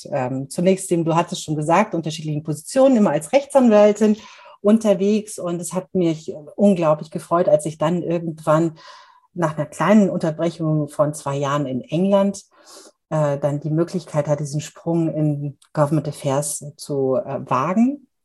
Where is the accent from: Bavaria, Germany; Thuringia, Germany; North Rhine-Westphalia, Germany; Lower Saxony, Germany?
Bavaria, Germany; Munich; born there; bin gebürtige Münchnerin, das hört man vielleicht nicht ganz so stark, aber wenn ich mit meiner bayerischen Freundin Julia Knorr, die ich auch heute Abend noch treffe, rede, dann verfalle ich immer wieder in so einen leicht bayerischen Singsang